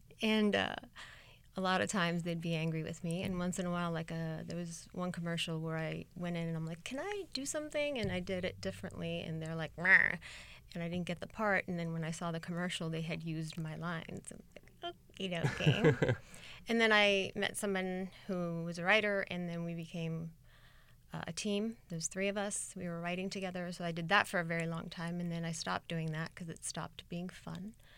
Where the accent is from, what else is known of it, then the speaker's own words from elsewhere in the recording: Queens, New York, United States; also born or lived in Lebanon; I spent the first 9 years of my life there, and then my folks moved us to Queens, New York.